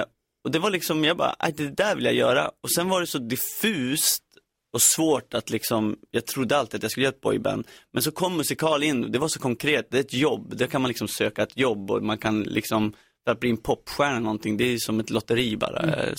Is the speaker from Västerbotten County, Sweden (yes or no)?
yes; Ersmark, Västerbotten County, Sweden; när jag var liten och bodde i Ersmark